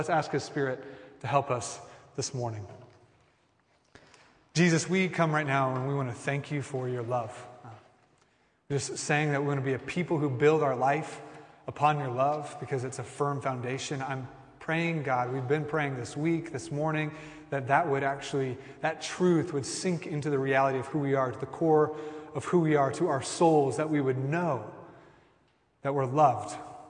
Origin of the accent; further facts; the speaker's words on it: Kansas, United States; But because we're from Kansas, we kind of like, you know, humor you and try not to be mean because we try to be nice people in Kansas.